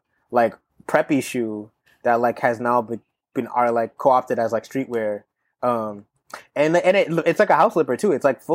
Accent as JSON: {"language": "English", "town": "Seattle", "region": "Washington", "country": "United States", "lives_now": "New York, United States", "said": "I go hiking and stuff like that, and I'm from Seattle, so like it's always raining, so we always wear like this advanced gears."}